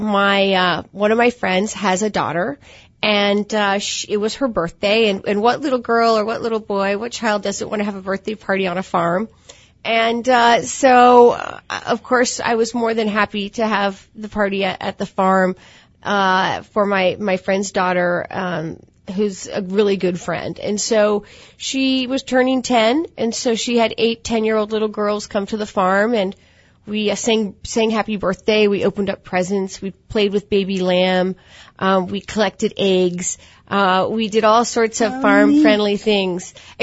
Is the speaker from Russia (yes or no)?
no; Mount Vernon, Virginia, United States; I'm a native Virginian. I grew up in Mount Vernon on what was a part of George Washington's farmland, his pig farm.